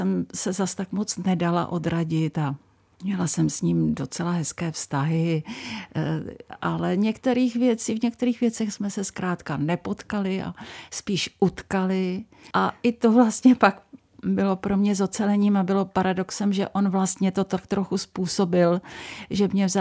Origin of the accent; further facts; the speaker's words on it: Prague, Czechia; jsem vyrůstala v církvi Československé husitské na Praze 7 v Holešovicích. Tam jsem chodila od mládí